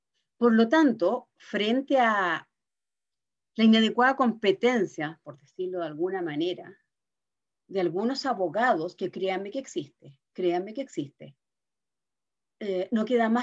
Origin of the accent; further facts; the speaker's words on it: Temuco, Araucanía, Chile; Yo soy de Temuco, un pueblo al sur de mi país, a 650 kilómetros de acá de la capital.